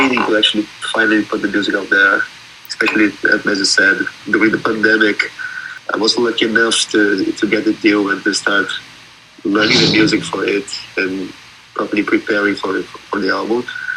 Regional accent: Brazil; English is a second language; now in London, United Kingdom; So I live in London now, and I moved from Brazil here.

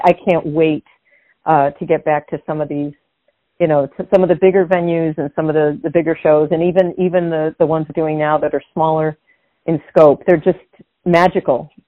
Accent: Lewiston, New York, United States; I'll be opening the Lewiston Jazz Festival in my hometown of Lewiston, New York in August.

